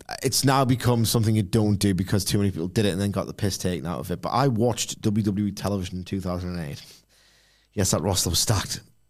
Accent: United Kingdom; I'm 38 and I'm British.

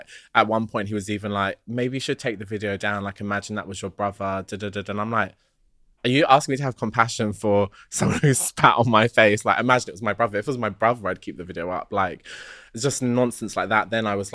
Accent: London, United Kingdom; moved away; And it's sad because like, I'm a Londoner born and bred, like, and I was just like, I just don't want to be here anymore.

